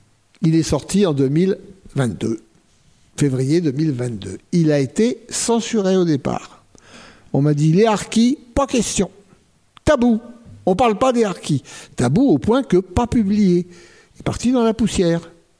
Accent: Hauts-de-France, France; moi je suis pas d'ici, hein, je suis du Nord.

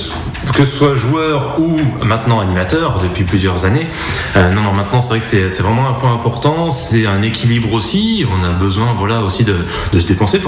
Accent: Auxerre, Bourgogne-Franche-Comté, France; also born or lived in Vienne; mon enfance, c'était principalement dans le département de Lyon, bien évidemment. Je suis natif d'Auxerre. Mes parents sont de Puisé-Forterre, donc voilà, le début de mon enfance s'est passé dans ce secteur-là.

